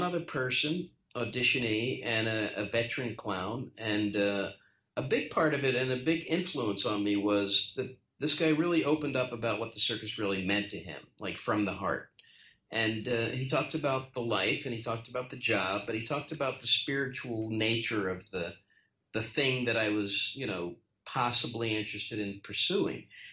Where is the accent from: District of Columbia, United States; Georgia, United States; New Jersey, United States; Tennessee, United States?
New Jersey, United States; Atlantic City; I grew up in Atlantic City in that area, and there was a place called Steel Pier.